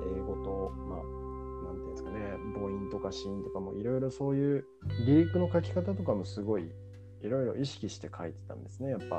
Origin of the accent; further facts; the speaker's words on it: Gifu, Japan; 自分岐阜なんですけど、はい、多分こっから神戸ってめっちゃ近いんですよ